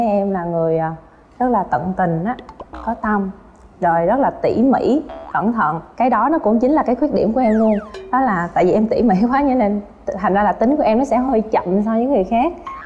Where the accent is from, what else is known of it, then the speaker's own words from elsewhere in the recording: Đồng Xoài, Bình Phước, Vietnam; em đến từ thành phố Đồng Xoài của tỉnh Bình Phước ạ.